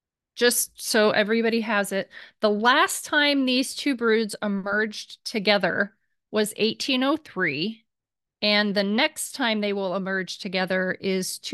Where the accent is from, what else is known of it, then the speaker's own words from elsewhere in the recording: Ohio, United States; I mean, because I grew up in the Midwest and we dealt with this.